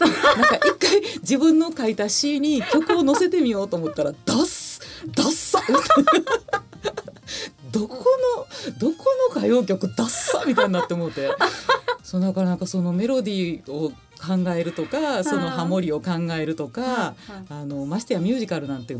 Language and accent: Japanese; Nara, Japan; now in Tokyo, Japan; もともとは俳優になりたかった、なりたくて、はいはいはい、奈良から上京してきたっていうのがあるんですけど